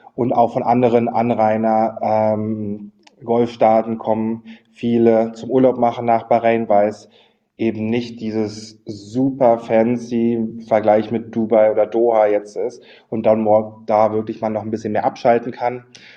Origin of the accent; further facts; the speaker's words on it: Germany; Aber und wir als Deutsche, wir sind ja gerne bereit, neue Sachen zu erkunden und finden es ja auch immer super spannend.